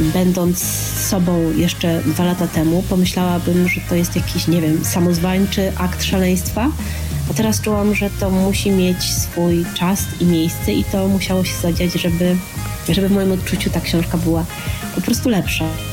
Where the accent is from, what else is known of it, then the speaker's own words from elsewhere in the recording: Poznań, Greater Poland Voivodeship, Poland; jest też Poznań, w którym się urodziłam i wychowałam, do którego wracam, bo teraz często dzielę swój czas pomiędzy Trójmiasto a Poznań właśnie.